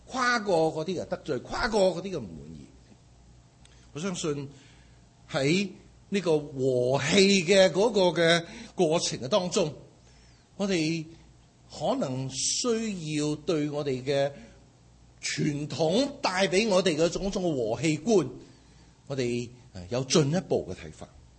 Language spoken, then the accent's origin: Cantonese; China; 我发觉我哋中国人咧好多时咧。